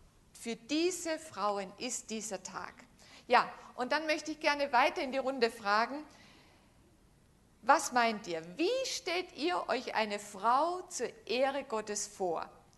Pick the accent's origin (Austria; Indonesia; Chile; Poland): Austria; now in Germany; Österreich, genau. Ich bin eine waschechte Österreicherin.